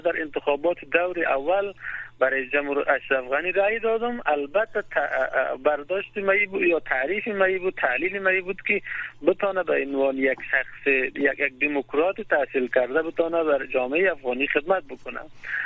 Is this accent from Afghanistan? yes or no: yes; Afghanistan; ما به عنوان یک افغانستانی یا به عنوان یک شهروند